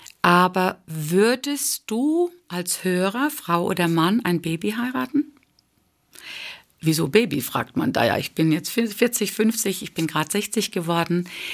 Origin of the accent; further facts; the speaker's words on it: Germany; das erste Mal so richtig intensiv am laufenden Band in der Schweiz war, ist mir sehr viel Ablehnung als Deutsche entgegengefallen.